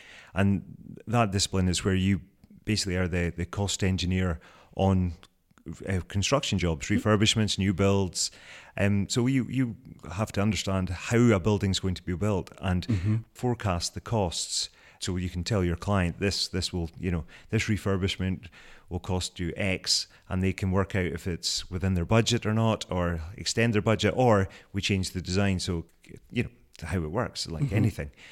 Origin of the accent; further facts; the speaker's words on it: Inverness, Scotland, United Kingdom; where we grew up in Inverness, which is what, an hour drive from Elgin.